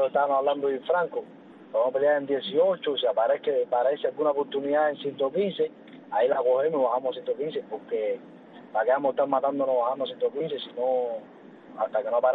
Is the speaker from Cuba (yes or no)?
yes; Cuba; muy contento de haber peleado al lado de la gente de mi tierra, de Cuba, los cubanos